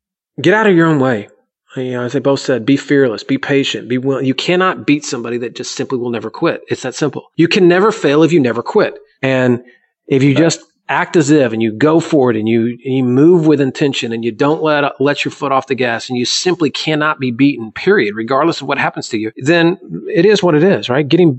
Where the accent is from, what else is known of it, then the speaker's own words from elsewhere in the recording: San Diego, California, United States; Yeah, of course, dude. You're coming to my hometown.